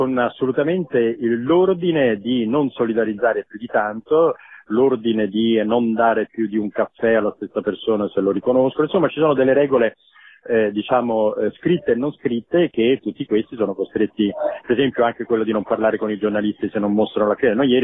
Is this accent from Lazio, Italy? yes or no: yes; Rome, Lazio, Italy; io vengo da Roma